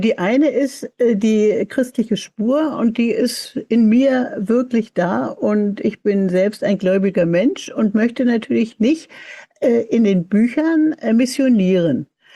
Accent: Berlin, Germany; ich bin 1940 in Berlin geboren, aber bin ja in Berlin aufgewachsen. Und Ostberlin wurde es ja dann erst nach dem Ende des Zweiten Weltkriegs. Und da ist meine Mutter leider in Ostberlin mit mir geblieben.

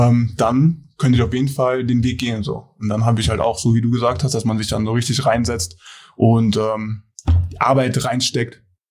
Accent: Giessen, Hesse, Germany; Klar ist Gießen, da komme ich her, aus Gießen. Das ist schon so eine Basketballstadt.

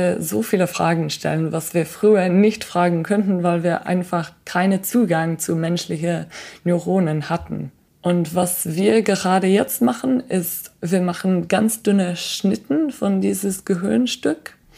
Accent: United Kingdom; German is a second language; now in Germany; ich komme aus Großbritannien und meine Eltern können kein Deutsch reden.

